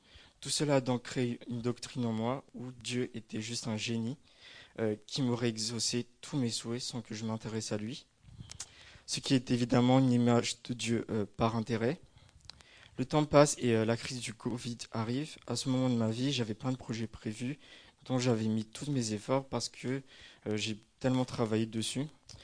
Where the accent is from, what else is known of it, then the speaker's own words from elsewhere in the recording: Madagascar; j'ai 21 ans, je suis originaire de Madagascar